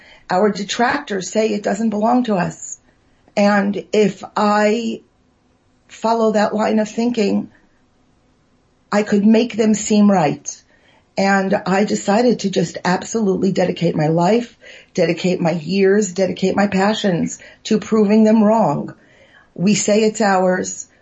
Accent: New York, United States; I'm born and bred in New York, and I grew up in a very, very Zionist family.

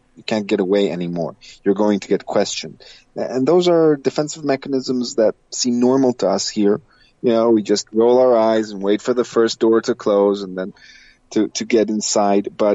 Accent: Ra'anana, Central District, Israel; It reminded me of growing up in Ranana, the little Pretoria, as we used to call it

